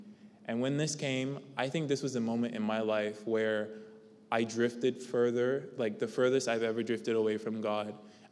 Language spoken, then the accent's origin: English; Bahamas; I'm from the Bahamas, so I am an international student.